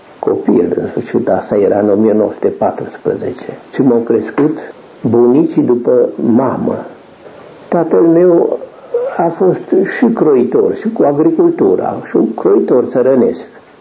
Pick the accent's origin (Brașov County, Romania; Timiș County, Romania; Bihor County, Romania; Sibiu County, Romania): Sibiu County, Romania; Alma; born there; Eu m-am născut pe Târnavă, adică între Mediaș și Dumbrăveni există un sat, Alma, și acolo m-am născut eu. În 1911, iulie 21